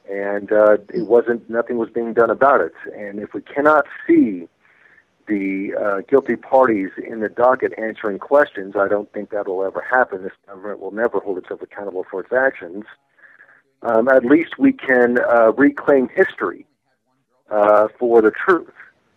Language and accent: English; Oklahoma City, Oklahoma, United States; The main motivation is that this was my hometown, Oklahoma City. I grew up here. I'm an Okie.